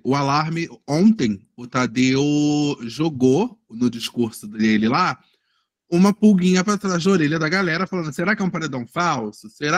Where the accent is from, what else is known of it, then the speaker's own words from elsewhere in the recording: Rio de Janeiro, Brazil; now in Niterói, Brazil; eu sou carioca que vim pra Niterói.